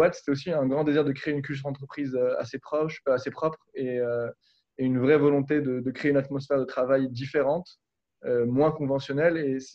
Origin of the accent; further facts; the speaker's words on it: Morocco; now in France; j'ai dû trouver un boulot pour rester en France parce que je suis marocain d'origine.